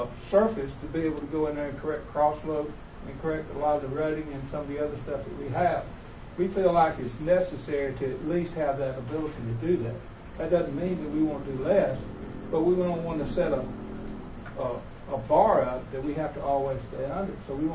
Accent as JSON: {"language": "English", "region": "the South", "country": "United States", "tie": "born or raised there", "said": "because I grew up in the South"}